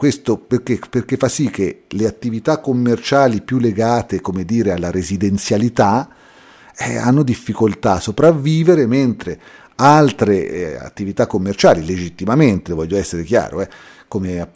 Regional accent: Città di Castello, Umbria, Italy; born there; nonostante che io sia nato a Città di Castello, questo perché entrambi i miei genitori erano umbri

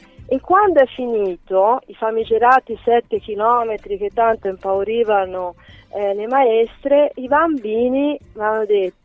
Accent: Cortona, Tuscany, Italy; la stessa Cortona, io sono di Cortona

